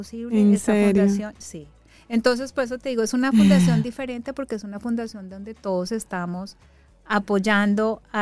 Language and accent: Spanish; Colombia